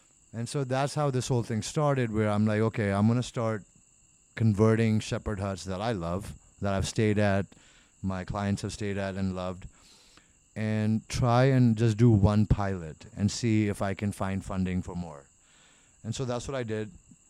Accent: Karachi, Sindh, Pakistan; I love the beach because I am from Karachi.

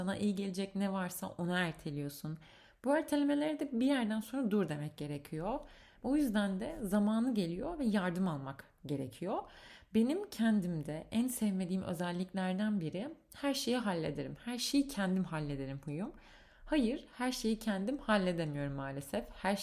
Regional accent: Sakarya, Turkey; moved away as an adult; now in Ankara, Turkey; Ben Sakarya'da doğup büyüdüm. 19 yılım Sakarya'da, son 6 yılım da Ankara'da geçti. Ailem Sakarya'da

